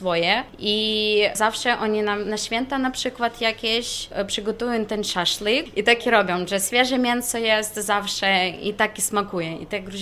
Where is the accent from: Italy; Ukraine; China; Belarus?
Ukraine; Polish is a second language; now in Poland; na przykład ja jestem z Ukrainy